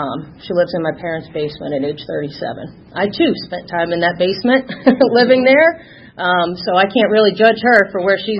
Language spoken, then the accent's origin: English; New England, United States; moved away as an adult; now in Atlanta, United States; So, as you can tell, I'm not a Southerner. I don't have any twang. I don't have any talk, Southern draw.